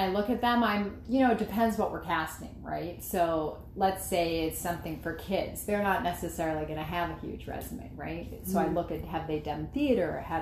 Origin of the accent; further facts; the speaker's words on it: Los Angeles, California, United States; I'm a native from Los Angeles, California.